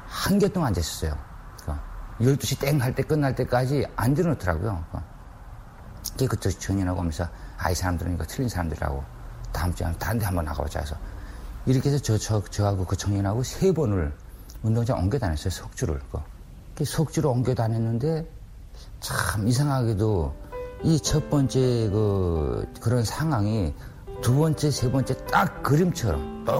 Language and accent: Korean; North Korea; now in South Korea; 우린 저 북한에서 온 탈북자인데